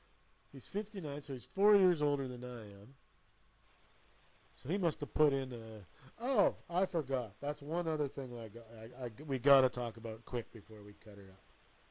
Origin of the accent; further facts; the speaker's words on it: West Virginia, United States; I dare any of them bitches to come on down here, 'cause I'm from West by God, Virginia.